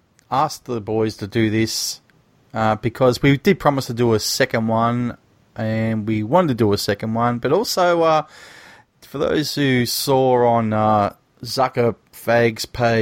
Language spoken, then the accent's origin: English; Australia; Oh no, I'm Australian. I'm not gonna say now after bloody 40-something years. I'm half British, half Australian. No, I'm always Australian.